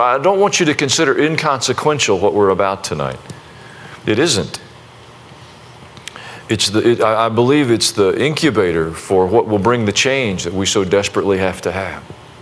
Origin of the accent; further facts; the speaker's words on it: the South, United States; I'm a Southerner.